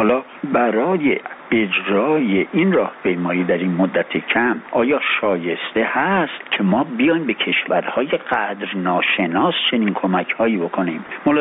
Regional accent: Iran; باز هم بنده به عنوان یک ایرانی علاقمند به مملکتم اعتراض دارم به این مسئله

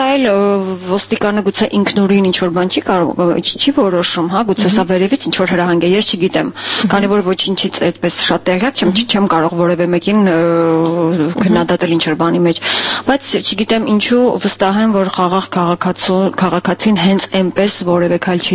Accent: Yerevan, Armenia; չեմ կարողանում անցնել զուտ որպես Երևանցի, որպես քաղաքացի։

